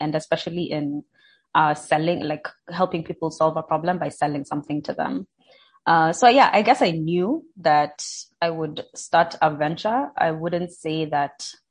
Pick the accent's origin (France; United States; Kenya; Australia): Kenya; born there; I'm an African woman. I was born in Kenya, so that's the nationality I identify with.